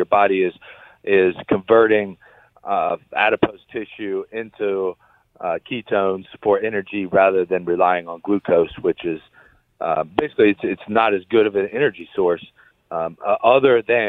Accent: Ohio, United States; I've known Cody since before the UFC, but since we're both from Ohio.

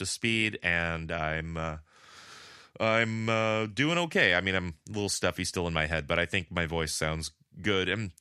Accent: California, United States; I really need to work on my pronunciation of the word puente because I'm so Californian. My default is puente.

